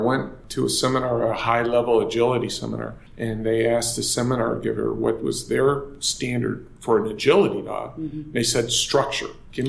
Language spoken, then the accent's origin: English; Michigan, United States; Yes, I grew up in Michigan, and my father had a short hair before I was born.